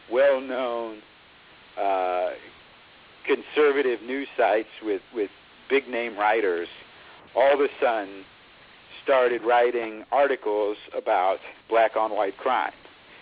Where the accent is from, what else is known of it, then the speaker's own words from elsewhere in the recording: Ohio, United States; I grew up in Ohio, and Cincinnati was always notorious for white people being attacked by blacks.